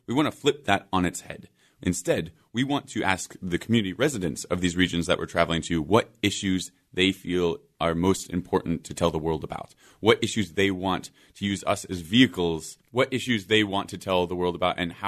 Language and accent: English; Scranton, Pennsylvania, United States; moved away as an adult; now in London/New York; So I grew up in Scranton, Pennsylvania. Somehow, and I haven't lived here in 14 years, actually. I live mostly somewhere between London and New York right now.